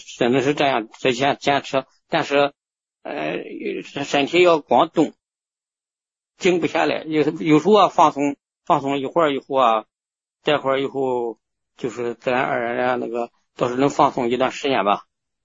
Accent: Jinan, Shandong, China; 哦，我是济南的。

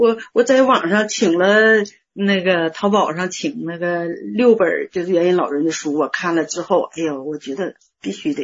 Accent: Heilongjiang, China; now in Yiwu, China; 是黑龙江人，现在在义乌。

